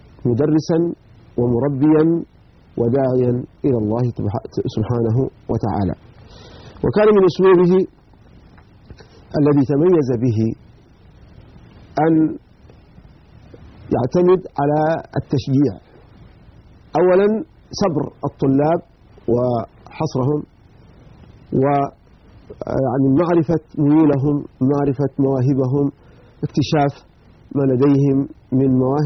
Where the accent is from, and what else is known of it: Hadramawt, Yemen